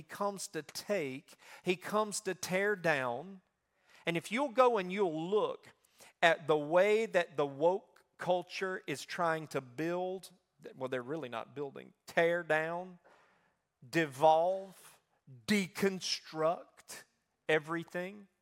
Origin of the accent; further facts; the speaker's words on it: Mississippi, United States; because I'm from Mississippi, you know, right there